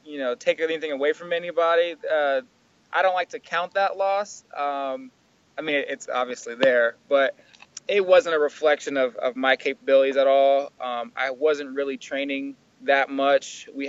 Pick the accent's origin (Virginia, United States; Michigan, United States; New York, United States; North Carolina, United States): Virginia, United States; Norfolk; There's a UFC card in Norfolk, in my hometown, at the college that I wrestled at, in the same arena.